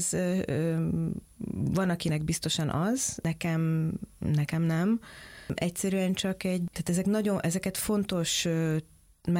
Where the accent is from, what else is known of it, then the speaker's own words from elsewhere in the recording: Budapest, Hungary; így budapestiként